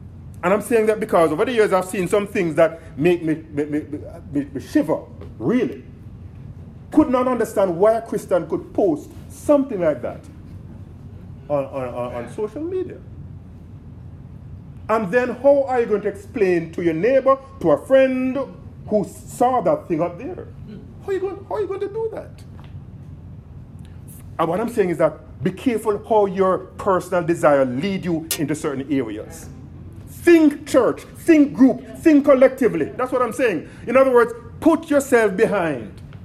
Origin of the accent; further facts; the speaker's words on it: Jamaica; now in United States; and I can talk about my home country, Jamaica, we have an embassy here in the United States.